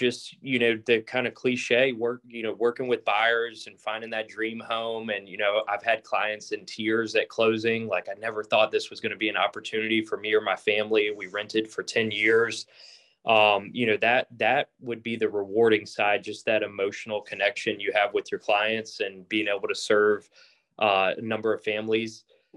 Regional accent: Richmond, Virginia, United States; Yeah, so born and raised in Richmond and went to Old Dominion University, studied economics, came right back to Richmond, Chesterfield area.

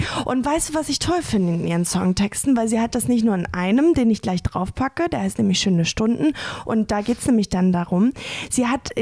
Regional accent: Paderborn, North Rhine-Westphalia, Germany; Aber ich habe ja in Paderborn, in meiner Heimatstadt Paderborn, da habe ich ja mal wirklich einen ganzen Tag gespielt

